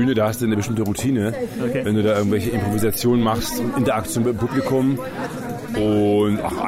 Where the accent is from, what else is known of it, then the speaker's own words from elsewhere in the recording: Hanover, Lower Saxony, Germany; als Hannoveraner kommt man ja nicht so oft hier in die Gegend.